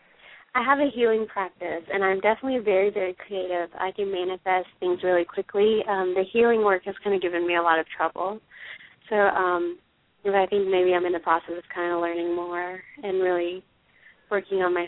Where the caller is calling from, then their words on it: Charleston, United States; I'm calling from Charleston.